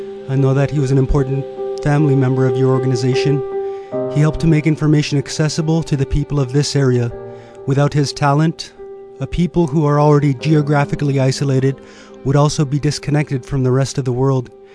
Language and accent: English; Nabuskak, Alaska, United States; I'm from Nabuskak, Alaska.